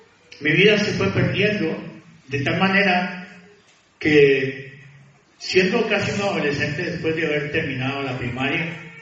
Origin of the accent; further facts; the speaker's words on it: Costa Rica; Yo soy de Costa Rica